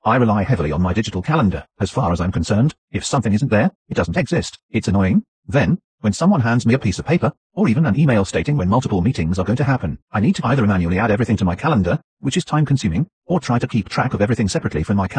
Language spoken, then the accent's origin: English; Canada; I'm Canadian.